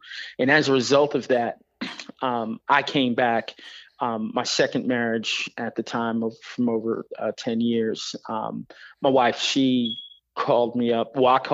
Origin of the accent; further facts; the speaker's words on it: Jersey City, New Jersey, United States; You know, I grew up in Jersey City, New Jersey, and right across from Liberty State Park. You know, that was my childhood.